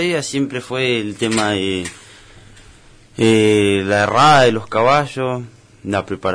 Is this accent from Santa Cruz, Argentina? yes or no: yes; Jaramillo, Santa Cruz, Argentina; De Jaramillo.